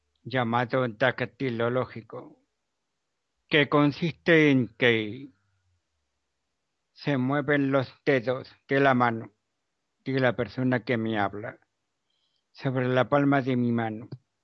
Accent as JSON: {"language": "Spanish", "town": "Córdoba", "region": "Andalusia", "country": "Spain", "said": "Hola amigos … de Córdoba, España."}